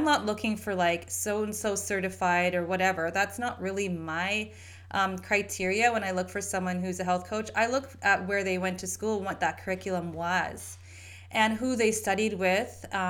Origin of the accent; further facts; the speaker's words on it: Canada; So I have family in Trinidad, but I grew up in Canada very differently than they did in Trinidad.